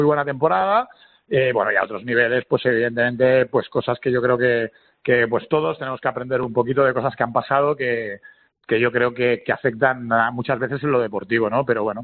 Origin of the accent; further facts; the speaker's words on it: Badalona, Catalonia, Spain; Yo soy de Badalona, o sea, para mí primero es bastante especial